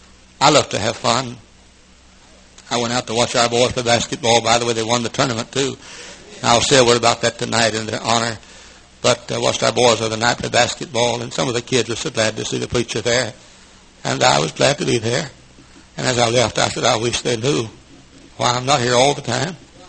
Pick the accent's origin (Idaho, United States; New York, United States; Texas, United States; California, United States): Texas, United States; Dallas; And maybe run for office there in my hometown of Dallas.